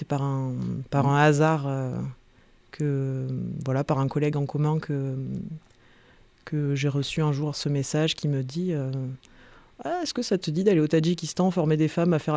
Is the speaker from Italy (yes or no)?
no; Marseille, Provence-Alpes-Côte d'Azur, France; J'ai grandi en ville, à Marseille, et on faisait pas trop de montagne dans la famille.